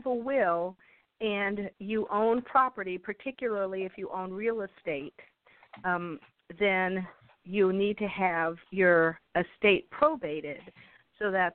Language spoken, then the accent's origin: English; New Orleans, Louisiana, United States; moved away as an adult; now in Grapevine, United States; And born and raised in New Orleans and wound up in Texas as a result of Hurricane Katrina and evacuating from New Orleans.